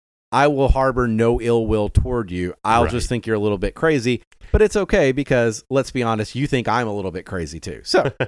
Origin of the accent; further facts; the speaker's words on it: the South, United States; You know, we're from the South.